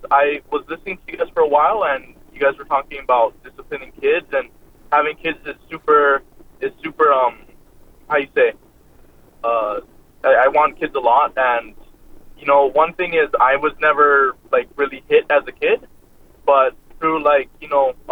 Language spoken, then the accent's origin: English; Hawaii, United States; So I'm from the Big Island of Hawaii.